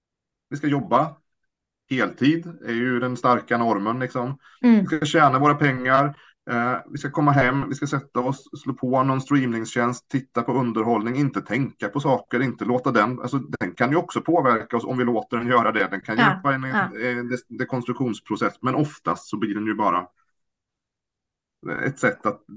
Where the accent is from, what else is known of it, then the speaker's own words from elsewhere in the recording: Värmland, Sweden; now in Lidköping, Sweden; Men jag är för alltid värmlänning i själ och hjärta